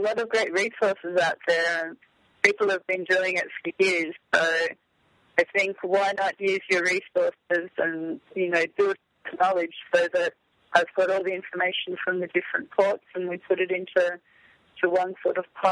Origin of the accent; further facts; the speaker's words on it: Hobart, Tasmania, Australia; I grew up in Hobart, and my grandparents were Burnie-based, so I spent a lot of time in both ports. And when I completed university, I moved to Perth, Western Australia. So I spent 2 years in Perth